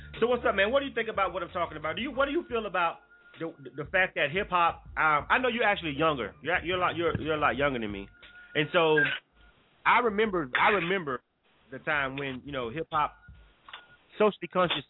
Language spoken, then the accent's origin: English; the South, United States; now in Atlanta, United States; I'm from the South and I love the South, but it is what it is.